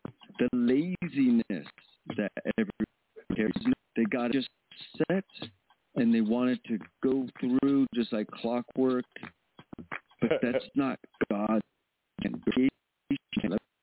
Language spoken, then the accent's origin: English; California, United States; I'm from the Bay Area.